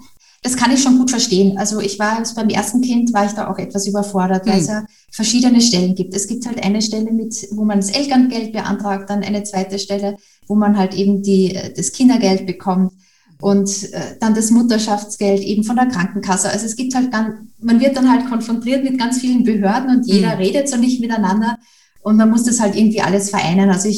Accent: Austria; Ich komme ja aus Österreich

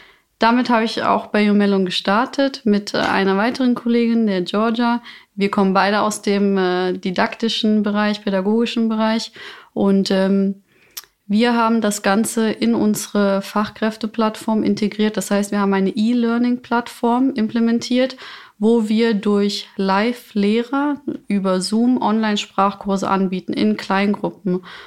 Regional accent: Kosovo; komme ich zum Beispiel aus Kosovo.

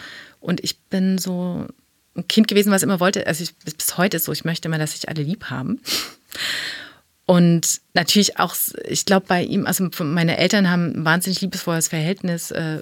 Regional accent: East Germany, Germany; Also ich bin meine Kindheit war in der DDR.

